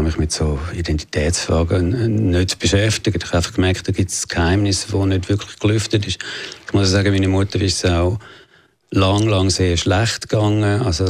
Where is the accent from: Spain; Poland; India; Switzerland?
Switzerland; Oerlikon, Zurich; ich bin unter eher härteren Bedingungen, ein bisschen prekären Bedingungen aufgewachsen in Oerlikon. Ich bin dort ins Primarschulhaus Öpfelbaum gegangen. Meine Mutter ist eine französische Jüdin